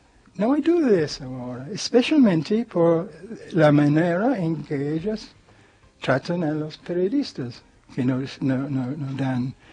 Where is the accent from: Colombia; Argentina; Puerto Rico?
Argentina; now in United States; cuando yo salí de la Argentina.